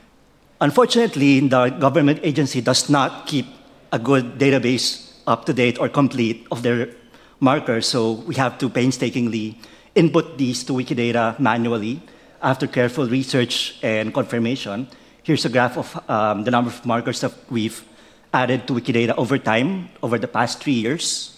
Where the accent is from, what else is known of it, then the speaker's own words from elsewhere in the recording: Philippines; and I'm from the Philippines